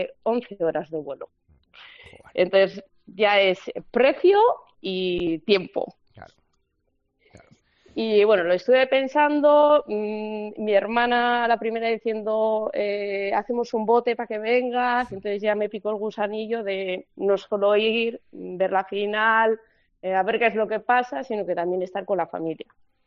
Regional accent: Bilbao, Basque Country, Spain; now in Germany; Cuando me preguntan de dónde soy, digo País Vasco, muchos me miran como, no sé de qué me estás hablando, y digo, Bilbao

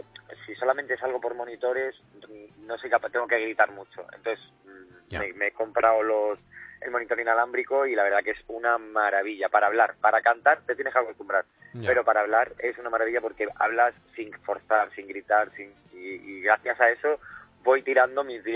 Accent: Cañaveral, Extremadura, Spain; hoy duermo aquí en mi pueblo, en Cañaveral.

